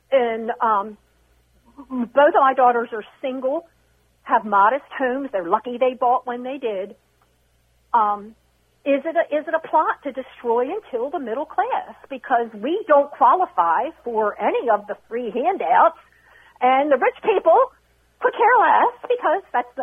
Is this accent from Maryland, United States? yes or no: yes; Brooklyn Park, Maryland, United States; I am born and raised in Brooklyn Park. I lived in Brooklyn for 20 years. I retired. I'm 60. I just turned 68.